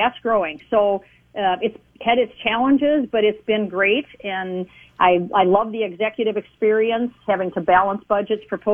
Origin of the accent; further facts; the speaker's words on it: Rochester, Minnesota, United States; I grew up in Rochester, like you said. So I went to the University of Michigan, got my degree, and then I came back to Minnesota, came back home